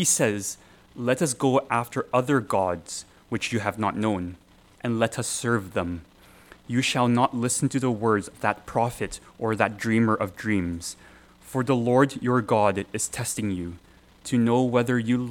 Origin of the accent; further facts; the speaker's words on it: Toronto, Ontario, Canada; In the church I grew up in Toronto